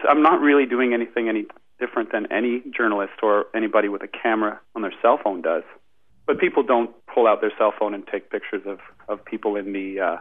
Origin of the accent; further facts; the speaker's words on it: Toronto, Ontario, Canada; That would be my hometown, Toronto, which is very near and dear to my heart.